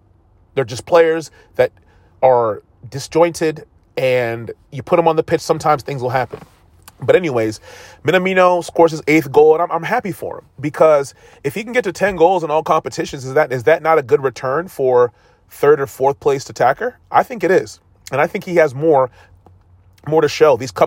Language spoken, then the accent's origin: English; Liverpool, North West England, United Kingdom; they don't know that we're Scousers. We're not really English. Actually, we're not English at all.